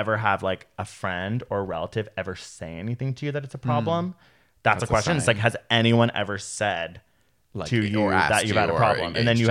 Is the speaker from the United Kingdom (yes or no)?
yes; United Kingdom; I keep being British